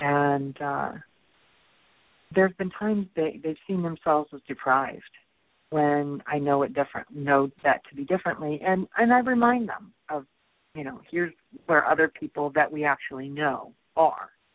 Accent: Cincinnati, Ohio, United States; Just realized that I'm from Cincinnati, Ohio. When I was a teenager, was when … concert happened

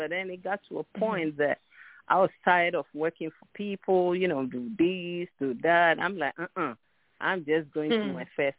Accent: Ghana; now in United States; I'm from Ghana, West Africa. I've been in the States for the past 30 years.

